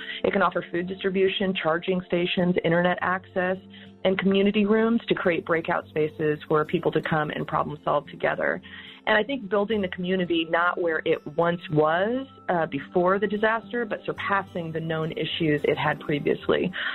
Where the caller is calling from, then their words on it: Napa, California, United States; I am calling from Napa, California.